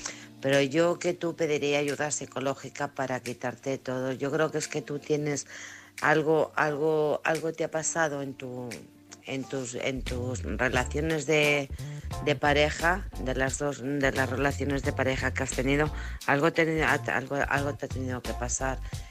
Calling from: Alcorcón, Community of Madrid, Spain; de Alcorcón.

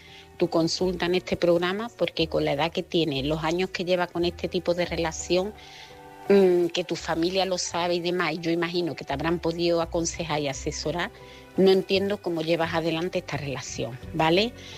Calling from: Seville, Andalusia, Spain; corresponsal de Sevilla.

